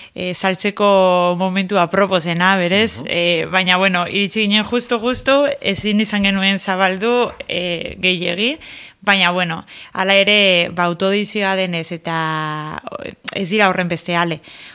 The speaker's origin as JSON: {"language": "Basque", "region": "Navarre", "country": "Spain", "said": "ni Nafarroakoa naiz, herri batekoa"}